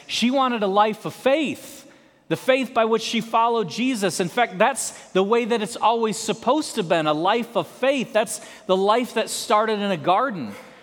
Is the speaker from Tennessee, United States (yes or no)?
no; Michigan, United States; I grew up in Michigan, so the snow does not bother me at all.